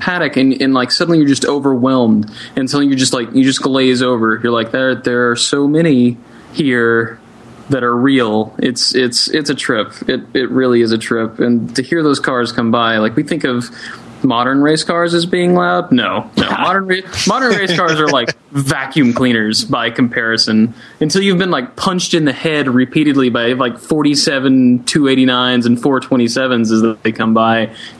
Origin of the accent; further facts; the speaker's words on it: the South, United States; I mean, you know, I grew up in the South.